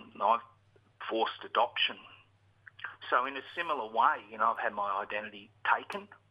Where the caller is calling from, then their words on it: Endeavour Hills, Victoria, Australia; Calling from Endeavour Hills. Melbourne, Victoria.